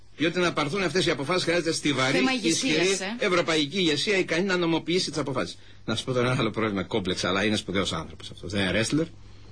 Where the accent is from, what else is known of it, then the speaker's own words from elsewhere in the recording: Greece; Ναι, εντάξει, και εγώ είμαι κομπλεξικός, αλλά όχι επειδή είμαι Έλληνας ή επειδή ξέρω εγώ δεν είμαι. Ξέρεις, ορισμένοι άνθρωποι και Έλληνες το έχουμε εδώ αυτό το ελάττωμα.